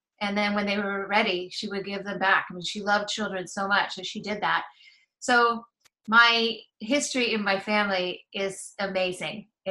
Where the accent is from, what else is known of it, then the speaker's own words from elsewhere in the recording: Illinois, United States; born there; because I was born in Illinois, for $15, I could send my request in for a non-certified birth certificate from the Department of Public Health in Illinois.